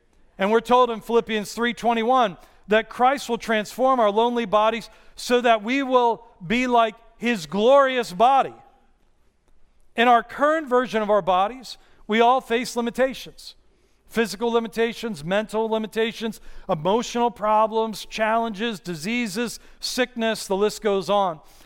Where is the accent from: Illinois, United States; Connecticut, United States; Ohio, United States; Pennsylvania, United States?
Pennsylvania, United States; Pittsburgh; Growing up in my high school that I grew up in Pittsburgh, it was kind of a rough high school